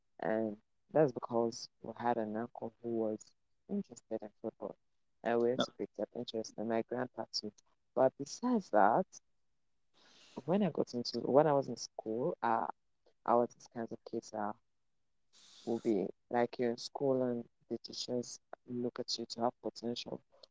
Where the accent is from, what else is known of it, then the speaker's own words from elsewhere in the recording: Uganda; But what I would say about my childhood here